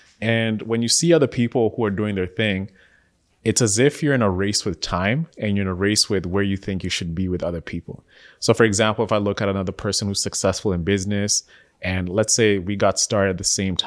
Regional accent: Canada; I'm like, guys, relax. Like, we're Canadian.

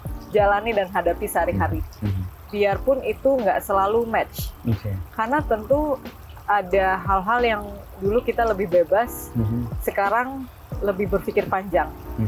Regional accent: Aceh, Indonesia; keras kepala sebagai orang Aceh

